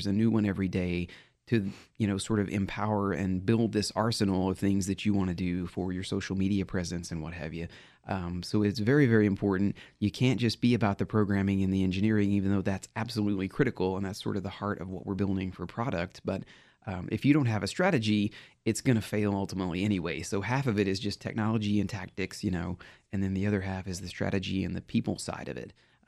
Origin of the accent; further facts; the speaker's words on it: Oklahoma, United States; But I'm from Oklahoma.